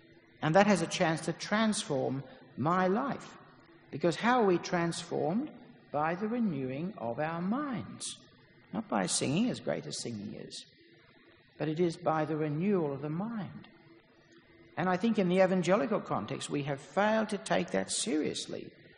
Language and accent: English; Australia; I believe in that, just not because I'm Australian